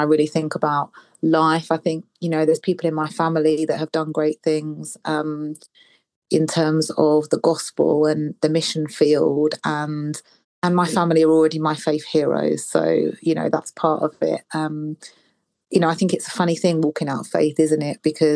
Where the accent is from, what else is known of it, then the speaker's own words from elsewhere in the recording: London, United Kingdom; we're going to go back to my hometown where I'm from, London, like the best place ever.